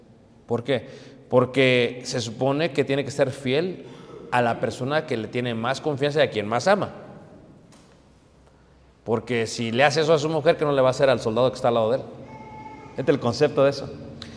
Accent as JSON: {"language": "Spanish", "country": "Mexico", "said": "como buenos mexicanos"}